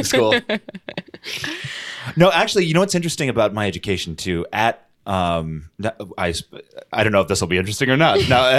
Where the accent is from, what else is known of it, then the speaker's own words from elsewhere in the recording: Ohio, United States; also born or lived in New York City; now in Los Angeles, United States; I grew up in Ohio.